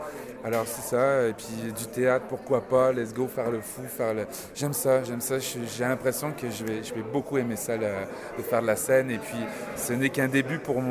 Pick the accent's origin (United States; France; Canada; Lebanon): France; Paris, Île-de-France; born there; qui ont bercé mon enfance parce que je suis né à Paris.